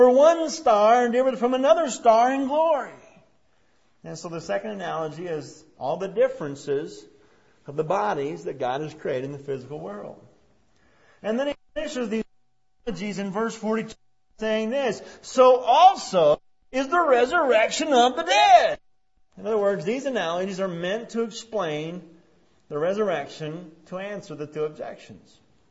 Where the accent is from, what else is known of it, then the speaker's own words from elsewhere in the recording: Idaho, United States; because we're from Idaho, right?